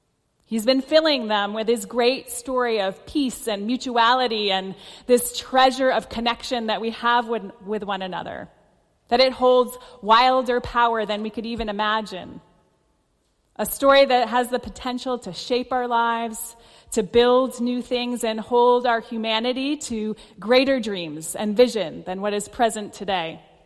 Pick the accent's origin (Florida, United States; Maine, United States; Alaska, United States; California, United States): Maine, United States; particularly the coldness that I grew up with in Maine, also the poverty, the rigidity of my faith